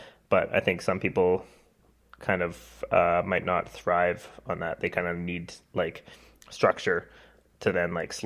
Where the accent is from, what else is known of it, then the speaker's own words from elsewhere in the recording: Canada; Well, basically we are Canadian, so, it would be, I guess we could get like special person's visas and like move to the US, but, we don't have them. So like we're in Canada.